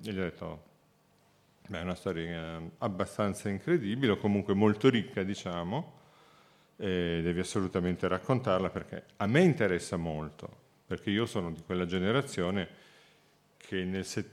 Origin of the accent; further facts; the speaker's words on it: Milan, Lombardy, Italy; moved away as an adult; Io sono milanese, me ne sono andato definitivamente 10 anni fa da questa città. Mi sono trasferito in Toscana